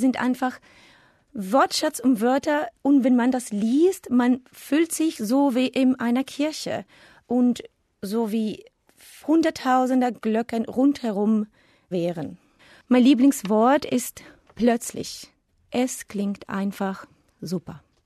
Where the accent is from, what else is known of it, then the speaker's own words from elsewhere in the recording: Venezuela; German is a second language; Ich komme aus Venezuela. Ich bin im Jahr 1978 geboren. Ich arbeite als Staff-Lehrerin an der Humboldt-Schule in Caracas.